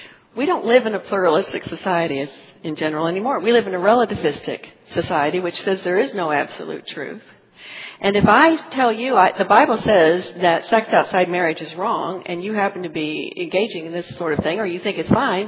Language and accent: English; United States; When I grew up in America, we were a pluralistic society